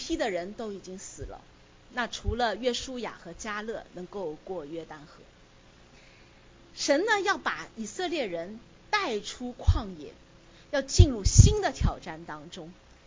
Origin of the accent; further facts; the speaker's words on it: Shanghai, China; 好，那我出生在上海，大家都很多人都熟悉哈。